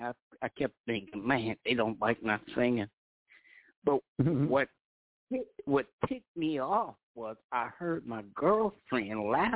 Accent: Detroit, Michigan, United States; also born or lived in Ann Arbor; So though I was born at St. Joe's Hospital in Ann Arbor, we went to Detroit. And that's where I lived for about 6 or 7 years.

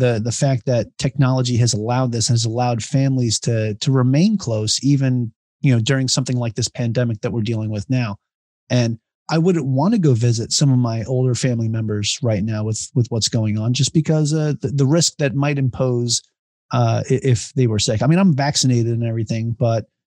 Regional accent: Long Island, New York, United States; Yeah, I'm from Long Island.

